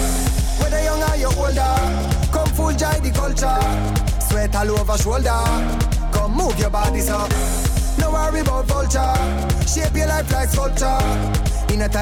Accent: Prato, Tuscany, Italy; io sono di Prato, c'è cioè la comunità più grande di cinesi in Europa.

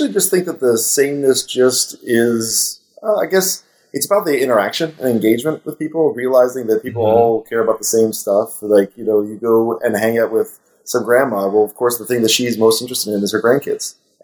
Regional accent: San Francisco, California, United States; And of course, I'm from San Francisco, so of course I'm going to be using my own hippie butt to talk about that kind of stuff.

